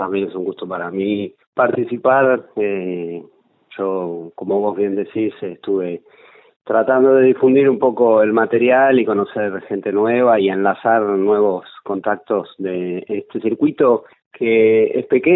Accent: Buenos Aires, Argentina; Yo soy de Buenos Aires. Tengo 30 años

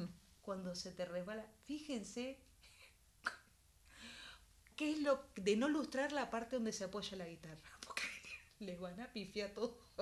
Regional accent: Buenos Aires Province, Argentina; No, lo que pasa es que yo soy bonaerense.

